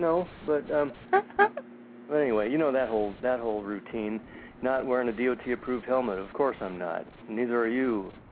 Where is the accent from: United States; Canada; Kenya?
United States; Sacramento, California; I am from Sacramento, California.